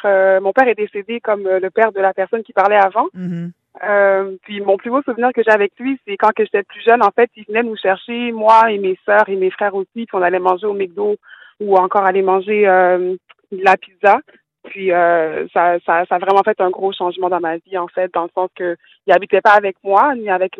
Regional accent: Haiti; j'ai comme souvenir d'avoir été en voyage avec lui en Haïti, parce que je suis haïtienne.

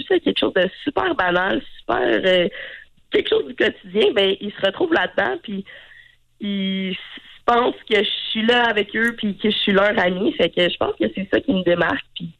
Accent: Terrebonne, Quebec, Canada; Désolée pour ma voix enrhumée ce matin. J'ai 22 ans. Je viens de Terrebonne, donc dans la Rive-Nord.

